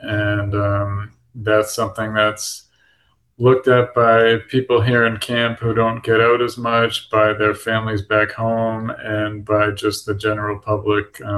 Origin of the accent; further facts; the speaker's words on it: Massachusetts, United States; I grew up in Massachusetts, was always fascinated by wildlife